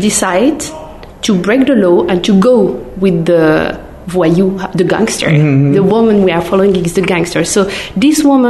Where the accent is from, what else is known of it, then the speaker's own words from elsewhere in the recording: Morocco; I grew up in Morocco, and when you are 17 in Morocco and you're not really into cinema